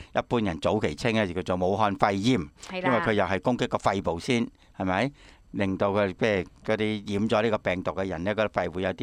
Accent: Hong Kong; 仲有我哋香港人熟悉嘅啦

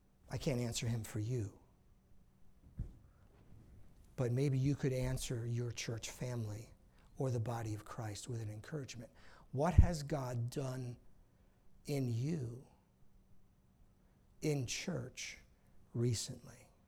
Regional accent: New York, United States; I grew up on Long Island, so I remember surfers.

